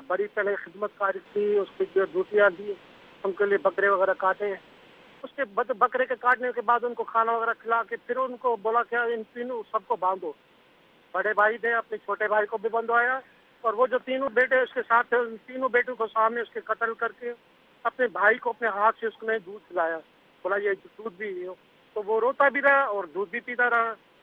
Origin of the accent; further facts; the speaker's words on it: Sindh, Pakistan; میں نواب شاہ سندھ میں رہتا ہوں. میرا گوٹھ جو ہے ولیج فیض محمد بنگوار میں ہے.